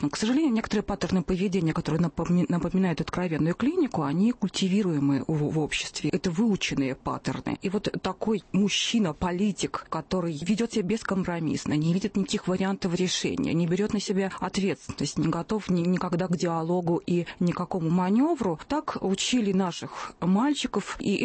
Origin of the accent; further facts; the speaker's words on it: Ukraine; Я сама из Украины